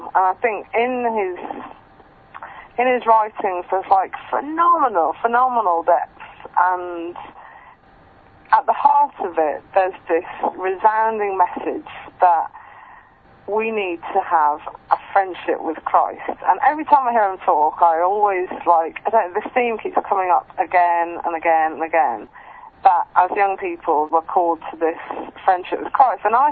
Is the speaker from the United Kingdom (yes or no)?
yes; England, United Kingdom; I'm 25 and I'm from England.